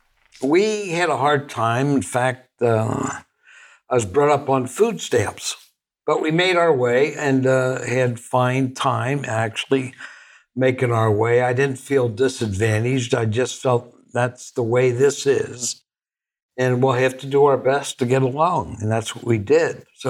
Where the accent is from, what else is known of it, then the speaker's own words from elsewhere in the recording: Cincinnati, Ohio, United States; born there; Well, I was born in Cincinnati, Ohio.